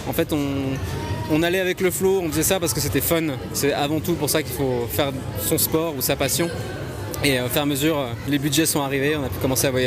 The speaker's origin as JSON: {"language": "French", "town": "Blonay", "region": "Vaud", "country": "Switzerland", "tie": "born or raised there", "said": "C'est la maison, ouais, j'ai grandi à Blonay, ouais."}